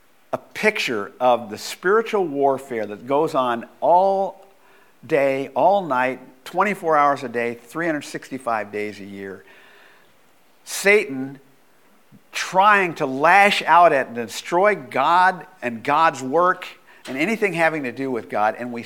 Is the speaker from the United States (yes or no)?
yes; Bakersfield, California, United States; she was from my hometown of Bakersfield